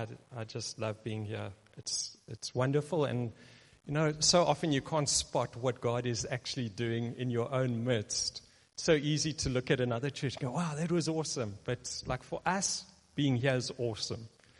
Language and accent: English; England, United Kingdom; now in South Africa; I mean, I'm as English as they come, but all of my kids have gone through Afrikaans school, and they're quite bilingual.